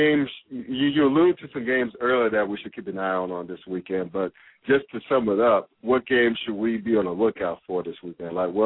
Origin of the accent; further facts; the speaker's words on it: North Carolina, United States; I grew up in North Carolina, you know, spent most of my, like, young adulthood in North Carolina.